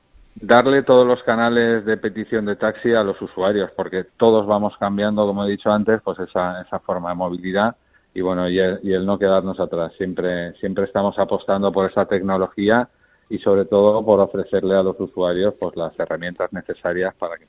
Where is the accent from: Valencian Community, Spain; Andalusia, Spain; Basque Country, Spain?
Valencian Community, Spain; Valencia; yo soy valenciano y la ciudad me encanta.